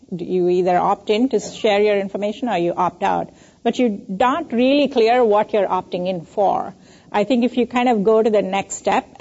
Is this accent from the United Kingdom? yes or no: no; India; English is a second language; And I grew up in India, but I'm really glad that I learned English because it's a way I communicate